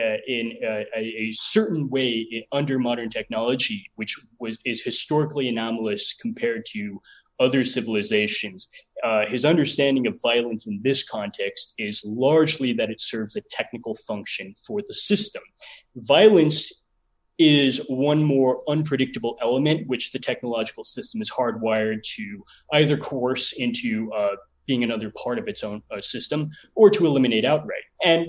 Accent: Florence, Colorado, United States; I actually grew up in the same town in Colorado where Ted Kaczynski has been in prison. I'm from Florence, where Supermax is located.

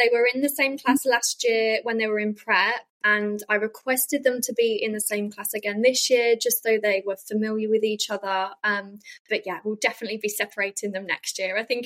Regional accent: Leicester, East Midlands, United Kingdom; also born or lived in Australia; now in Cambridgeshire, United Kingdom; So in the UK, I was always living in Leicester, so the Midlands. And then when me and Jason came home from Australia together, we moved to Cambridgeshire.

